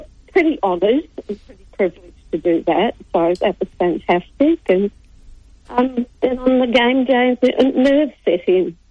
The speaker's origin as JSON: {"language": "English", "town": "Adelaide", "region": "South Australia", "country": "Australia", "said": "I have to say no, because I'm originally from Adelaide"}